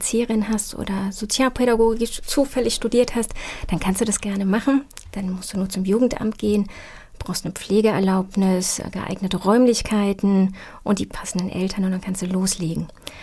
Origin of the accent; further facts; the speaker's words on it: Bavaria, Germany; Also ich komme ursprünglich aus Bayern, habe dann längere Zeit in anderen Teilen Deutschlands gewohnt